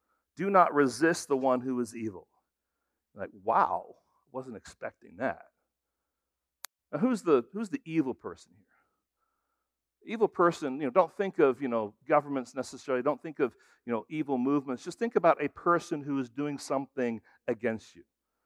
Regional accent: Frankfurt, Hesse, Germany; When I was growing up in Germany, I was about 8 years old, and I was going to Frankfurt International School

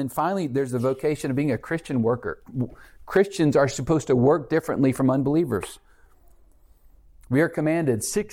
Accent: Texas, United States; We would go out to the farm and wonderful place where we grew up in Texas.

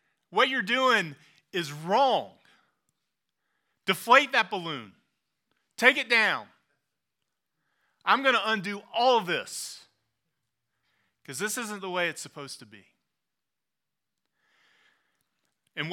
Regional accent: the South, United States; I mean, I'm from the South, so I can say this.

